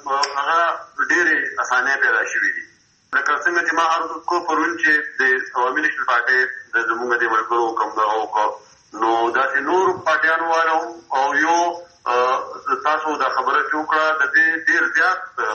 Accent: Mardan, Khyber Pakhtunkhwa, Pakistan; now in Peshawar, Pakistan; زه په پېښور کښې بېشته یم او زه چې مردان ته تلم خپل کلي ته

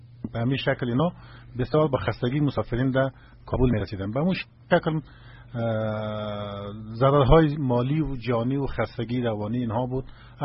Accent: Afghanistan; ما به عنوان یک افغان

